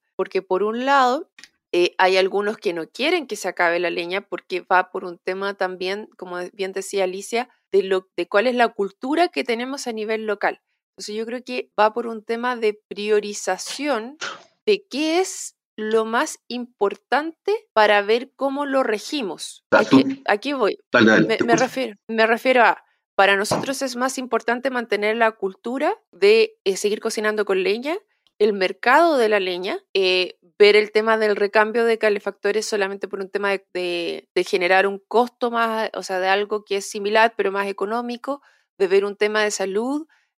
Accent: Santiago, Santiago Metropolitan Region, Chile; yo vengo de Santiago y allá antes había leña.

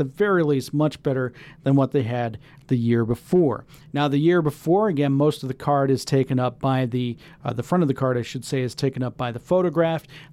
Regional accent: Tampa, Florida, United States; I was a big Blue Jays fan growing up, which doesn't make much sense because I grew up here in Tampa, Florida, but I loved the Blue Jays

